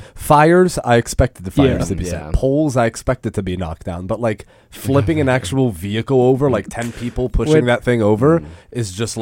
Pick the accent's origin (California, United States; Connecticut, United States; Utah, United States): Connecticut, United States; I'm from Connecticut.